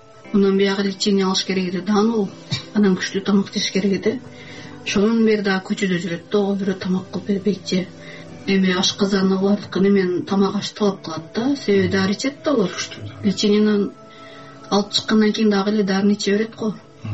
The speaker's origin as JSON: {"language": "Kyrgyz", "town": "Batken", "region": "Batken Region", "country": "Kyrgyzstan", "said": "Медей менен көчөгө чыгып эле мен Баткенден келдим дей берсем дагы болбойт да."}